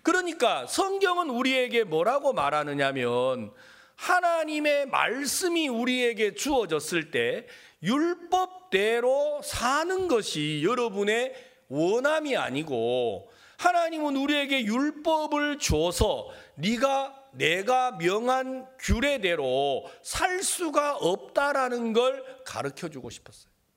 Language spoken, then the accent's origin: Korean; Jeolla, South Korea; 저는 전라도 사람이에요.